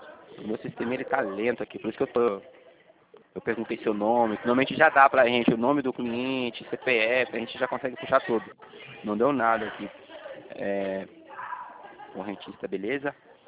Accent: Ilhabela, São Paulo, Brazil; now in São José dos Campos, Brazil; Eu sou lá de Ilhabela, litoral. São Paulo ali. Mas hoje eu moro atualmente aqui em São José dos Campos. Mais próximo para São Paulo.

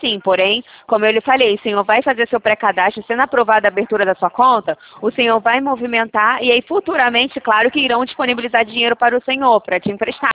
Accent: Ceará, Brazil; born there; now in Rio de Janeiro, Brazil; o senhor é da minha terra, hein? Hoje eu moro no Rio de Janeiro, mas quando eu nasci aí, no Ceará.

